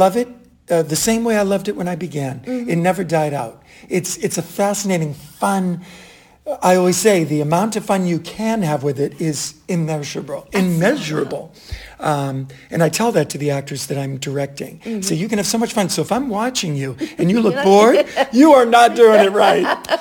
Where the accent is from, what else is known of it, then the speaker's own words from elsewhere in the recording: Massachusetts, United States; accent: Boston; I always have my Boston accent to lean on.